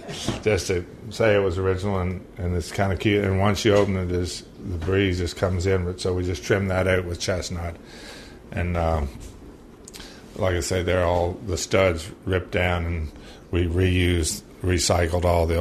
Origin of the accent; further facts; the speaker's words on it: United States; No, I'm American.